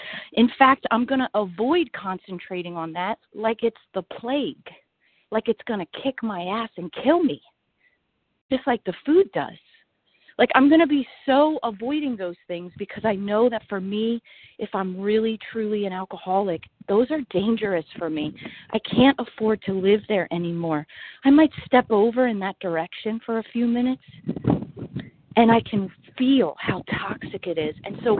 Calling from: Greenville, South Carolina, United States; I am calling from Greenville, South Carolina.

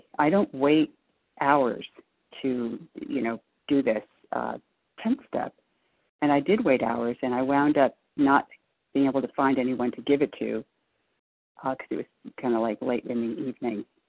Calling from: Connecticut, United States; in Connecticut.

